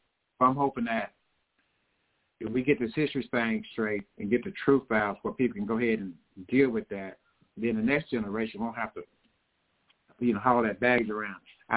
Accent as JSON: {"language": "English", "town": "Ennis", "country": "United States", "tie": "born or raised there", "said": "I'm working with a homegirl of mine now, down in my hometown. Now she's in one of those facilities down in my hometown of Ennis."}